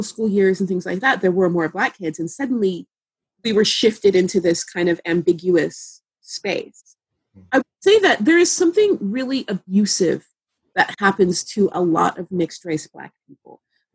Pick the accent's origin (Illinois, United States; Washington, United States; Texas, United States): Washington, United States; Seattle; In Seattle. I grew up in Seattle. Seattle, I believe, for most of my life has been the fifth whitest major city in the country.